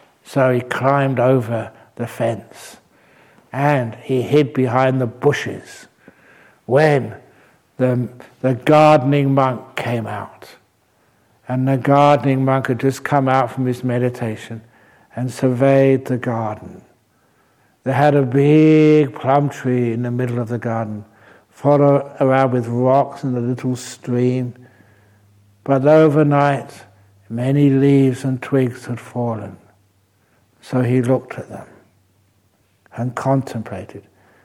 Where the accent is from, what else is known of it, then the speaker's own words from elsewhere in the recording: England, United Kingdom; As you know, that I love my tea as an English monk.